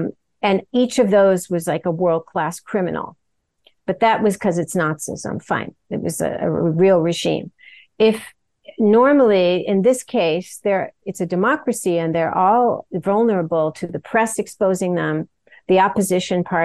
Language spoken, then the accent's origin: English; United States; I'm American, but, because of what I study.